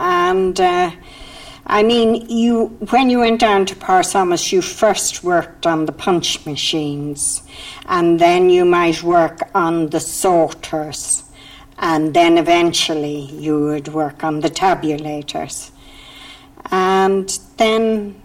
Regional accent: Dublin, Leinster, Ireland; I was brought up in Dundrum, Dublin.

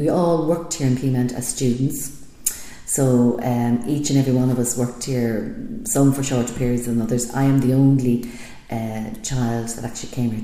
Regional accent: Pima, Arizona, United States; Yes, I grew up here in Pima, and my father's the ambulance driver. There was six children in our family

